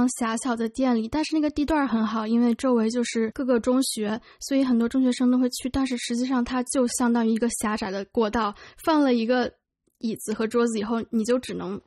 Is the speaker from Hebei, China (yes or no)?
no; Beijing, China; now in Canada; 我出生在北京，也在那里长大，今年25岁，现在在加拿大生活了3年。